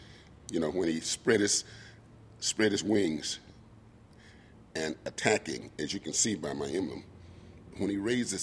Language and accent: English; Tennessee, United States; born there; I was born in Tennessee, in the hills of Tennessee, Fayette County. And there was nothing there but cotton and corn and sorghum and beans.